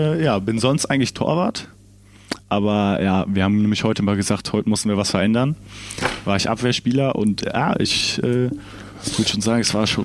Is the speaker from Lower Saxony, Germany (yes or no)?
yes; Lower Saxony, Germany